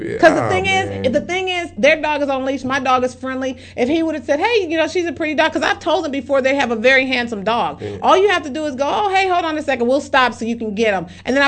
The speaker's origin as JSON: {"language": "English", "town": "Kansas City", "country": "United States", "tie": "born or raised there", "said": "Because when I grew up in Kansas City, my grandparents, when I was a little kid, the house that they lived in, there was a golf course that their backyard bumped up against."}